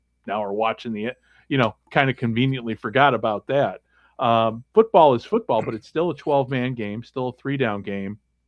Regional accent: Chicago, Illinois, United States; But we had other big news this week, especially in my hometown. The Bears are moving.

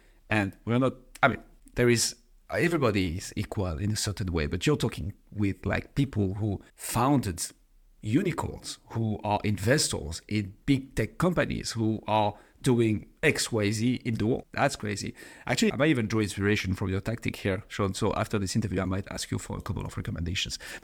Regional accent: France; English is a second language; I'm from France, as you might hear with the accent.

